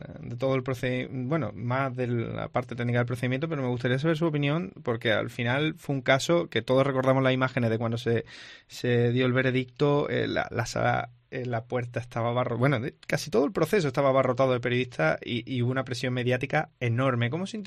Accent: Málaga, Andalusia, Spain; yo era un crío, yo era un niño pequeño, yo no tenía ni 10 años, pero como soy de Málaga

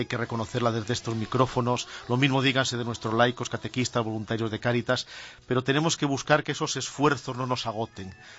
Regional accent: Ourense, Galicia, Spain; cuando uno se define como gallego, como ourensano, al mismo tiempo te defines como ciudadano del mundo.

